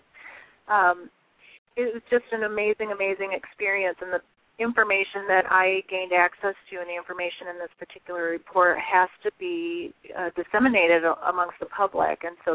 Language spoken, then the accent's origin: English; Michigan, United States; I grew up in Michigan